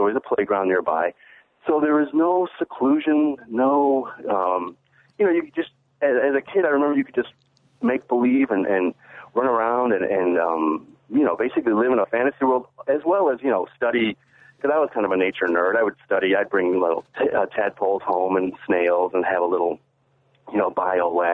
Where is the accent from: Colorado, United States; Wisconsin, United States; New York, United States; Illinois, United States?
Illinois, United States; Oswego; I'm 51 years old, and I grew up in the Aurora area, actually in Oswego.